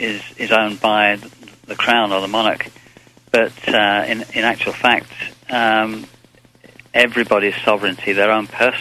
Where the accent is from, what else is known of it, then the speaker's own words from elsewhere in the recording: England, United Kingdom; Now, I'm an outsider. You can tell by my accent. I'm an Englishman